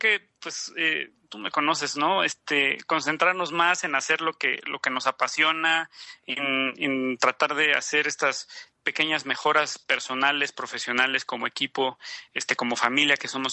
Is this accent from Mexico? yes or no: yes; Mexico; lo afortunados que somos los mexicanos de vivir aquí